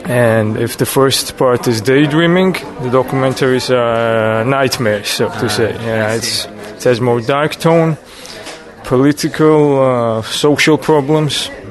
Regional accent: Tbilisi, Georgia; I'm from Georgia, from the capital, Tbilisi, and I'm a movie director.

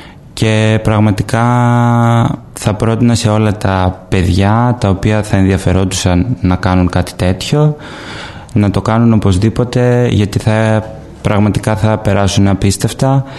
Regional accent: Greece; now in Athens, Greece; είμαι από την Ελλάδα, εκπροσωπώ την Ελλάδα στο Φεστιβάλ της Βενετίας, εκπροσωπώ το Τριανόν, ζω στην Αθήνα και σπουδάζω σκηνοθεσία και συγγραφή σεναρίου.

